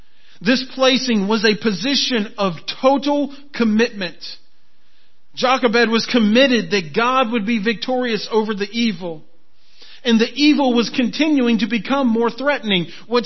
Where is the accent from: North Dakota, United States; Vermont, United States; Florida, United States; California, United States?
Florida, United States; Now, I grew up in Florida, and every time we went fishing, we would see alligators all over the place.